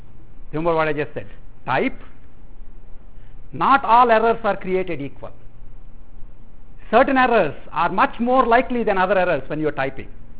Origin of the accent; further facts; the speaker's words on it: India; I'm from India, I use English spelling.